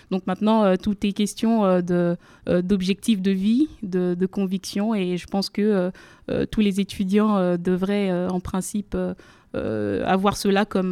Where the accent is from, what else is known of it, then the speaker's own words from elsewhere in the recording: DR Congo; moved away as an adult; now in France; je suis native de la République démocratique du Congo, où j'ai passé une bonne partie de ma scolarité.